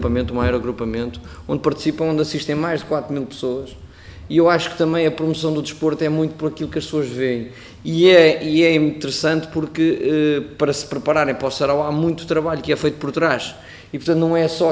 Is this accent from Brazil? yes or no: no; São João da Madeira, Aveiro, Portugal; sou de São João da Madeira